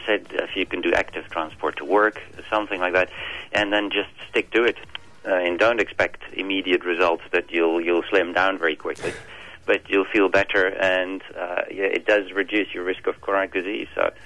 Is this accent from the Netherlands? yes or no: yes; Netherlands; English is a second language; now in Australia; I come from the Netherlands, so I cycle to work.